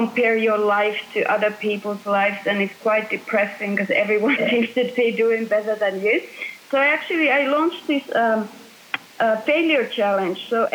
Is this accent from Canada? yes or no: no; Finland; English is a second language; now in United Kingdom; I'm from Finland. I make fun out of British people as I'm here.